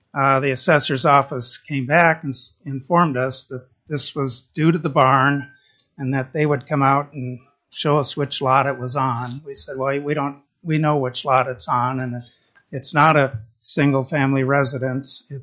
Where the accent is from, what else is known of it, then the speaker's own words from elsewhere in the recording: Haines, Alaska, United States; I'm from Haines.